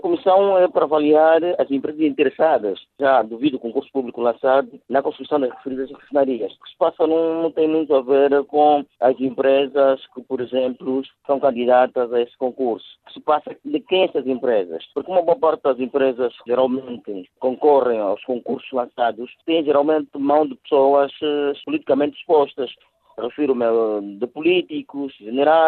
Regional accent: Angola; nós enquanto angolanos e consumidores

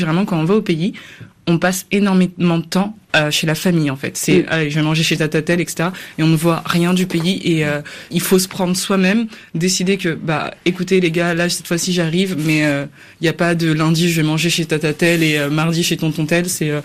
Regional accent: Cameroon; born there; J'ai commencé par le Cameroun parce que je suis née au Cameroun.

